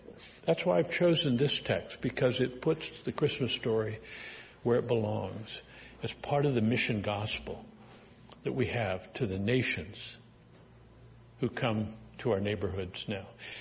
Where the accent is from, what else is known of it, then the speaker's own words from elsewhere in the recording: Bellingham, Washington, United States; I grew up in the West Coast, just east of Bellingham, where I was born many years ago.